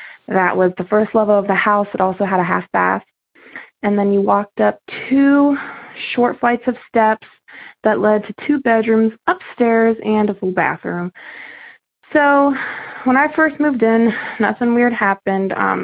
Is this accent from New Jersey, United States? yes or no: no; Howard, Ohio, United States; I'm from Howard, Ohio.